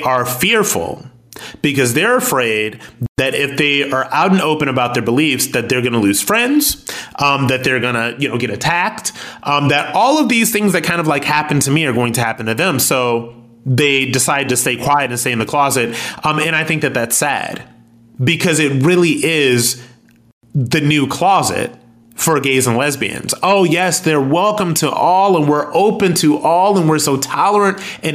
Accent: Akron, Ohio, United States; Like, I'm ex-military and I'm from Akron, Ohio.

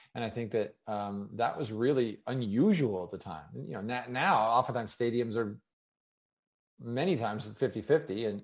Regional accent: California, United States; I grew up actually in Northern California and then Southern California.

